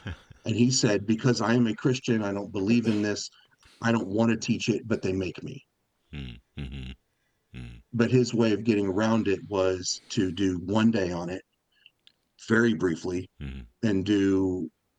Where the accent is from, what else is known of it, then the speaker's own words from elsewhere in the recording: Texas, United States; I was born in Texas, in West Texas, and then I moved to Central Texas as a child, and then I went back to West Texas for college. And then after that, I moved back to Central Texas and lived in Austin area for 20 years